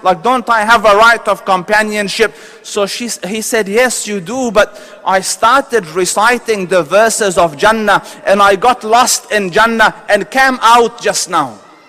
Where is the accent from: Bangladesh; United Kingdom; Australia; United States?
Australia; I'll give it in meters because I'm from Australia.